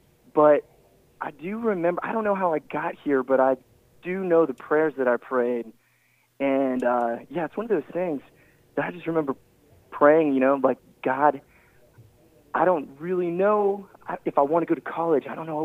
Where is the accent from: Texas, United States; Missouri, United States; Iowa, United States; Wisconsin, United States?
Missouri, United States; Grant City; Yeah, well, I definitely grew up in Grant City, Missouri, and grew up on a little farm out about